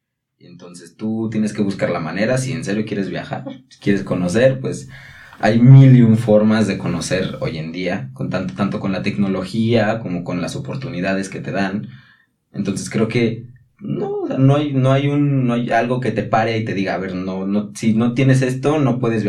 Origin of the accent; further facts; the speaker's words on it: Mexico; son muchísimas personas que ponen el nombre de soy mexicano y hago las cosas bien